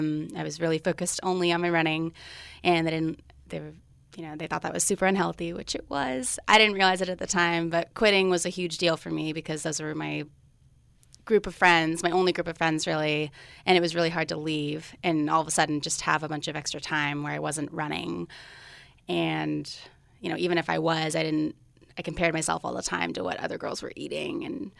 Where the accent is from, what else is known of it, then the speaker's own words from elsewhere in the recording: Sunnyvale, California, United States; So I'm from the Bay Area, Silicon Valley, Sunnyvale, California, and I came to Cal Poly San Luis Obispo mainly for the running team and for the biology major.